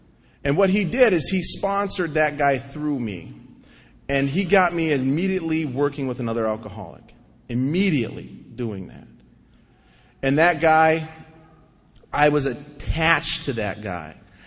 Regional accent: North Dakota, United States; I'm from North Dakota.

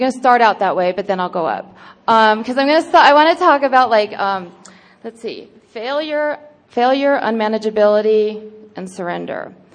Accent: Washougal, Washington, United States; I'm an alcoholic. I'm from Washougal, Washington.

